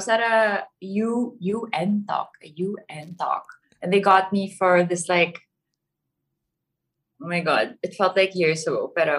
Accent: Baguio, Cordillera Administrative Region, Philippines; I grew up in Baguio, but then my family didn't really, you know, speak Tagalog at home. So recently lang ako, you know, I got better in Tagalog.

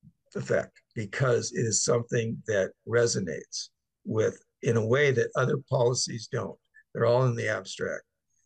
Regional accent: United States; I am exceedingly grateful that I live in America, I'm American

